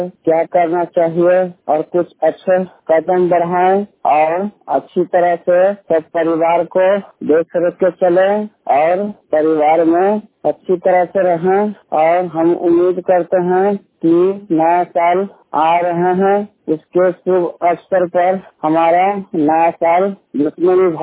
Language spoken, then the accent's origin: Hindi; Patna, Bihar, India; मैं 100% ब्लाइंड हूँ और मैं पटना से हूँ और 11th क्लास का छात्र हूँ।